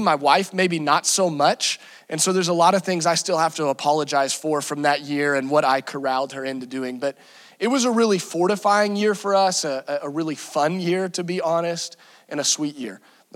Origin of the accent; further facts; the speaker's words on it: Branson, Missouri, United States; I am from Southwest Missouri, the beautiful town of Branson, Missouri.